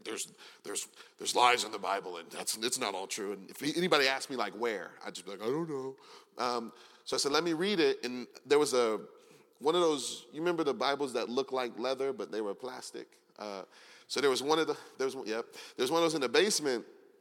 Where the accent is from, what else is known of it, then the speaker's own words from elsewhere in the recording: Detroit, Michigan, United States; moved away as an adult; now in Philadelphia, United States; I'm from Detroit originally, and I moved to Philly maybe 15 years ago now.